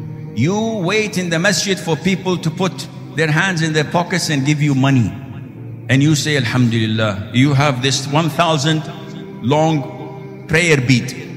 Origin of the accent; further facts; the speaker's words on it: Saudi Arabia; Nowadays, I come from Saudi Arabia, you know that.